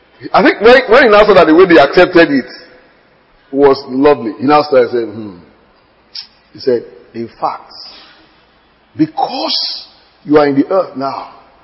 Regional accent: Nigeria; When you say Son of God, what's on my mind as a Nigerian is a male boy, male son.

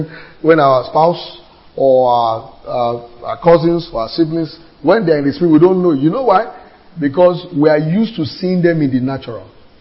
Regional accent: Nigeria; You can't receive from me as a lawyer. You can't receive from me as a Nigerian.

